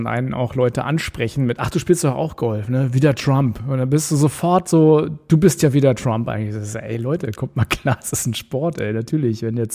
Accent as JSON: {"language": "German", "region": "Berlin", "country": "Germany", "said": "Auch ich als Berliner so würde sagen, es ist ein Pfannkuchen."}